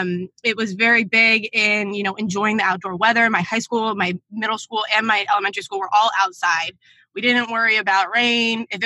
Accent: Orange, California, United States; I grew up in the city of Orange, so I always have to say that. City of Orange in Orange, Californ

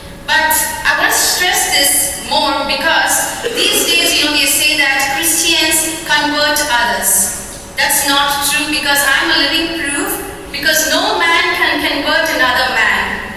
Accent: Chennai, Tamil Nadu, India; English is a second language; I hail from Chennai, India, and I was born and brought up in a very orthodox Hindu Brahmin family. And I was the last daughter among the four daughters in my family.

